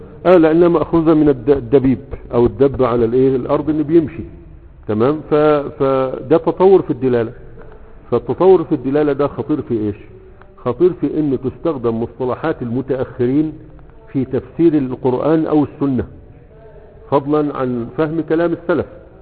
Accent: Egypt

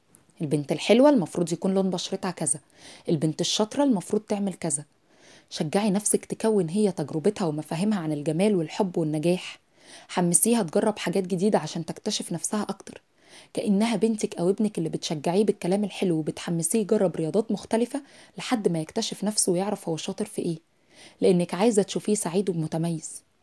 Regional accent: Egypt; احنا كمصريين بقى قلبنا الدنيا

